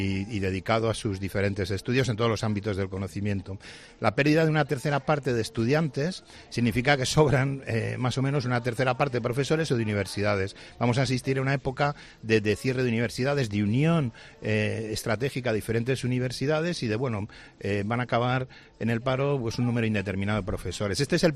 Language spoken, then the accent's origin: Spanish; Madrid, Community of Madrid, Spain; now in United Kingdom; yo soy español 100%, de Madrid y del Estudiantes.